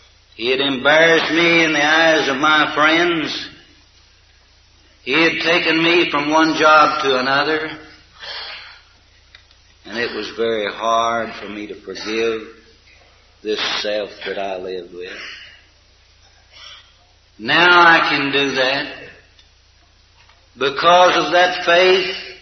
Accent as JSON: {"language": "English", "town": "Oklahoma City", "region": "Oklahoma", "country": "United States", "said": "I'm from Oklahoma City."}